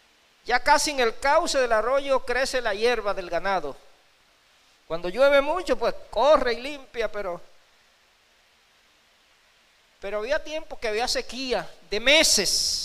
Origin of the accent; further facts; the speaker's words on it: Higüey, La Altagracia, Dominican Republic; yo recuerdo que mi pueblo en Higüey, yo no sé qué, eso por otra parte, cuando habían esas sequías salían a hacer procesiones, peregrinaciones, y sacaban a la patrona.